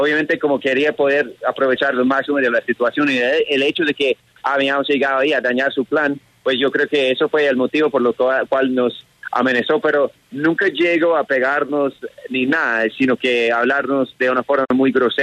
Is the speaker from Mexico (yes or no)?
no; Colombia; me alegro bastante que me hayas reconocido como colombiano, que soy ciudadano colombiano